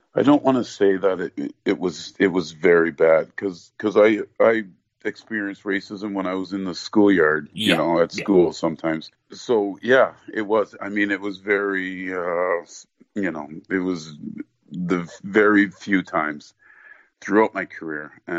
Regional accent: Ontario, Canada; accent: Canadian Ontario; also born or lived in Nigeria; I know I was born in Nigeria, but I very much consider myself Canadian, you know, and you know, if you hear my parents speak, they speak with an accent. You know, I have a very much Canadian Ontario accent.

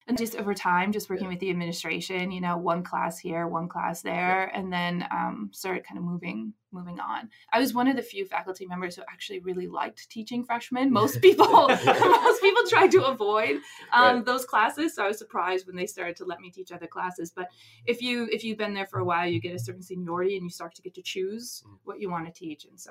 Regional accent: Michigan, United States; I'm from the Upper Peninsula, and design was never sort of a subject that anybody studied or thought about.

